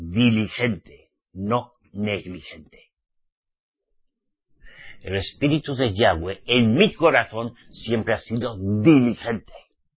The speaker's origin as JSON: {"language": "Spanish", "country": "Spain", "said": "aparte de que yo soy español"}